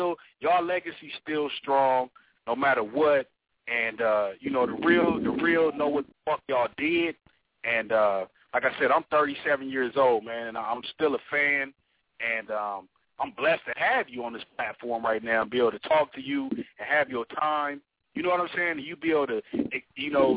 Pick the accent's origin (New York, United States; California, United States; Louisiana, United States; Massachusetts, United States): California, United States; I listen to both of y'all, but I'm from Cali, so of course I'm gonna be partial